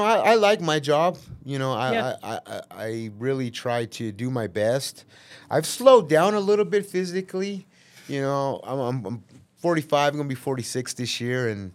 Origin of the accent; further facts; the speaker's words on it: Ogden, Utah, United States; I grew up on 35th in Jackson. I went to Ogden High.